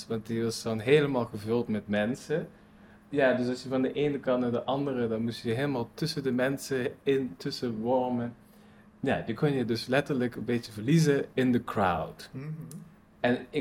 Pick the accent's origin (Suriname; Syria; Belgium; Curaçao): Belgium; Wallonia; also born or lived in Maastricht, Netherlands / Friesland, Netherlands / Amsterdam, Netherlands; Ja, ik ben in Maastricht geboren. Maar ik heb eigenlijk vooral in België gewoond in mijn jonge jaren. Het Franstalige deel.